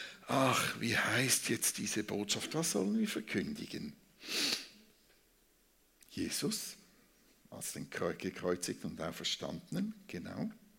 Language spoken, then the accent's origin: German; Switzerland; Ja, also als Schweizer machen wir immer wieder eine Abstimmung